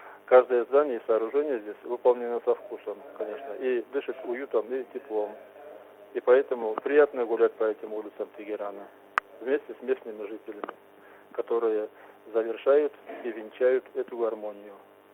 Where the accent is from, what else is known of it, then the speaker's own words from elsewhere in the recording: Kabardino-Balkaria, Russia; из Верхней Балкарии.